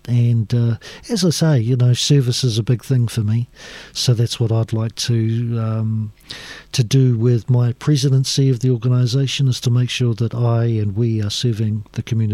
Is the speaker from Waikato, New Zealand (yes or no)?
no; Auckland, New Zealand; I grew up in South Auckland